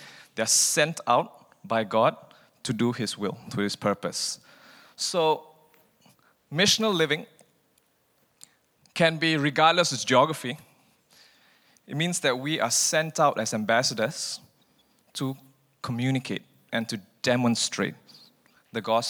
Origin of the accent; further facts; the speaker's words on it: Malaysia; also born or lived in Canada; yeah, I come from Malaysia. I was born in Canada, but grew up in Malaysia.